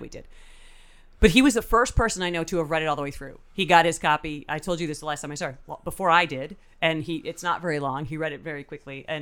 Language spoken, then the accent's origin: English; Tiffin, Ohio, United States; I grew up in Tiffin, Ohio.